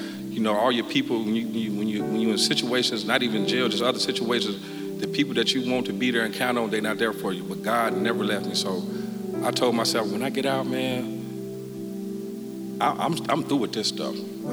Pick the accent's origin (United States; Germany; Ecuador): United States; Waukegan, Illinois; I was raised in Waukegan, Illinois, where my parents were on drugs and alcohol.